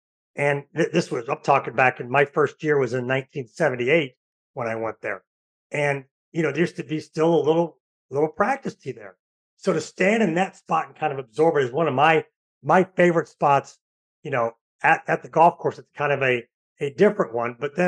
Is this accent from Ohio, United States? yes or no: no; St. Louis, Missouri, United States; I'm from St. Louis